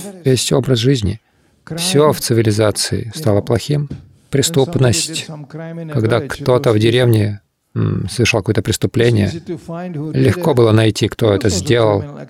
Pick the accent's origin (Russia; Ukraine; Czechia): Czechia; Prague; Я вырос в Праге. Это был такой спящий город, сломанные эти заводы, разрушенные.